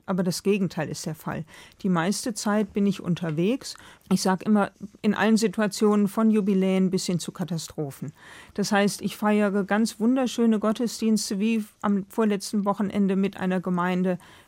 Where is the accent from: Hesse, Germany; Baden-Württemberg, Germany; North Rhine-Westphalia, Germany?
North Rhine-Westphalia, Germany; Velbert; Velbert, meine Heimatstadt, ist die Stadt der Schlüssel und Beschläge.